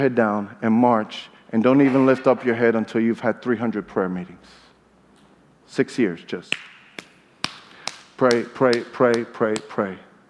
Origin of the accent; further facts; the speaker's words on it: Brooklyn, New York, United States; I'm a kid from Brooklyn.